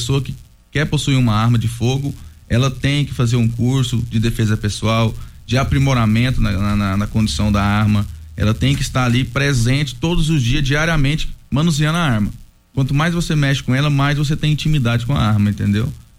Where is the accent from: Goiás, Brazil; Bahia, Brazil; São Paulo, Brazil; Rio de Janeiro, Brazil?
Goiás, Brazil; Rio Verde; E de Rio Verde somos nós, do Goiás somos 6.